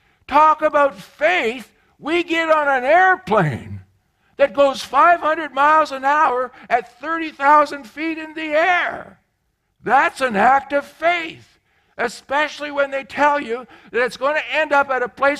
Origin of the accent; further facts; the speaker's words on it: Alberta, Canada; I grew up in Alberta. We have experience about skating on the lake.